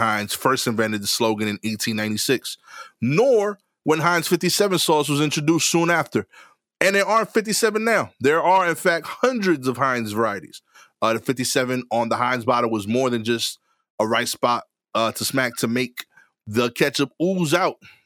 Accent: New York, United States; Now I will put the caveat that like as a New Yorker, like to me, like DC is the South.

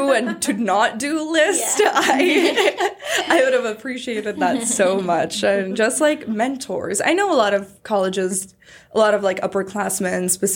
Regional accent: Dallas, Texas, United States; So I came from Dallas.

